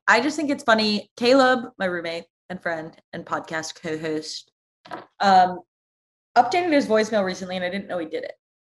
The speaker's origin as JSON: {"language": "English", "town": "Cleveland", "region": "Ohio", "country": "United States", "said": "I'm from Cleveland."}